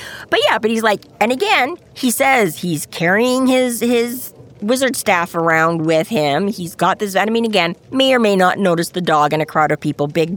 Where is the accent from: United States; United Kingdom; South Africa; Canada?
Canada; Being polite Canadian women